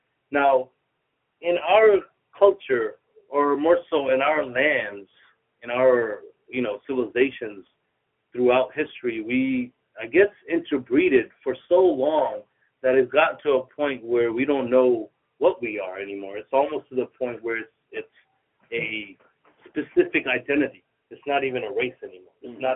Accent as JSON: {"language": "English", "region": "New York", "country": "United States", "tie": "born or raised there", "also_born_or_lived": "Tripoli, Libya", "lives_now": "Connecticut, United States", "said": "I grew up in New York. I was actually born in Tripoli, Libya. Came to New York when I was about 5-6 years old. Grew up in Grand Concourse, New York. And I was there for 25 years, then moved to Connecticut."}